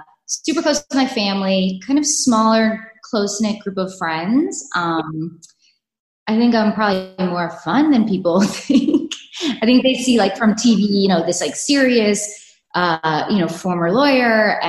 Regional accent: Georgia, United States; also born or lived in New York; No, but also I'm not from New York. I'm from Georgia. So I didn't have family there.

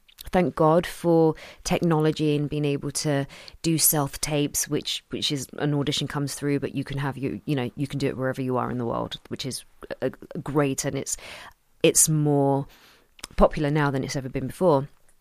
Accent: London, United Kingdom; I am born and raised in London. Mm-hmm. Literally spent my whole life in London.

